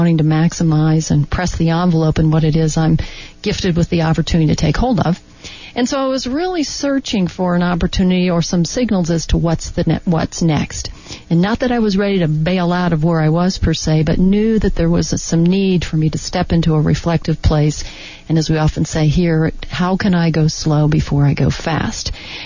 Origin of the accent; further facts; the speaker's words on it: Connecticut, United States; But remember, I was from Connecticut.